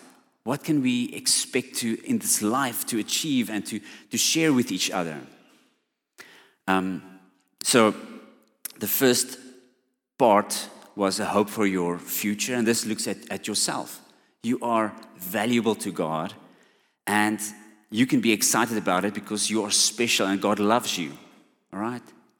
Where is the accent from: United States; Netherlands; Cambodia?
Netherlands; Eindhoven, North Brabant; and I come all the way from Eindhoven to attend Shofar